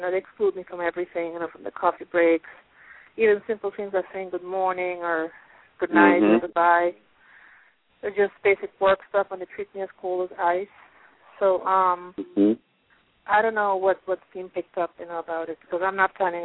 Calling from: Pennsylvania, United States; I'm calling from Pennsylvania.

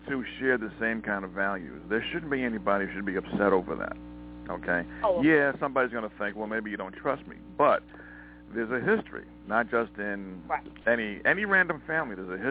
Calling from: Montana, United States

